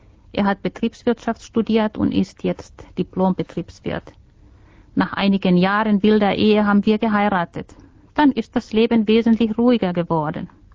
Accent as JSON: {"language": "German", "country": "Finland", "lives_now": "Berlin, Germany", "said": "Das muss man ja haben als Finne."}